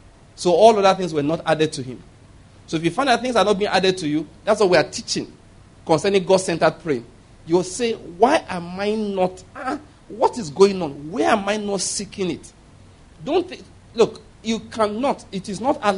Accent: Anambra, Nigeria; because I am from Anambra State, I cannot marry the brother that is from Enugu State.

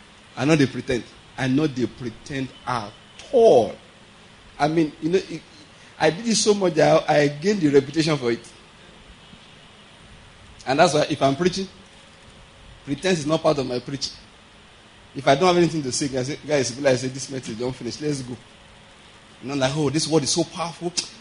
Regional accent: Nigeria; I said, good afternoon. I'm from Nigeria. I'm visiting for just 1 month.

